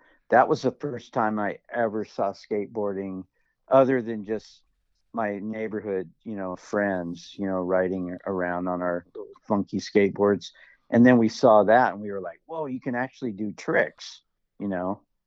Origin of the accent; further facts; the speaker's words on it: Fallbrook, California, United States; I was raised in Fallbrook, California, which is agricultural community. It was the avocado capital of the world, and so a lot of citrus, you know, groves